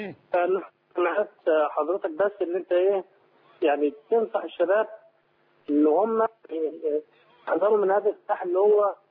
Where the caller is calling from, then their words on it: Saudi Arabia; بتصل من السعودية.